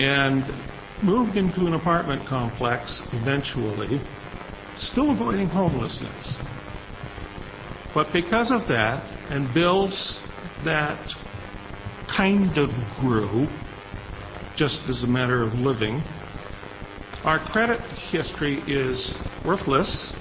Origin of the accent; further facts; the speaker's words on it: Eugene, Oregon, United States; now in Springfield, United States; I live in Springfield, and Eugene is my hometown. I am 58 years old.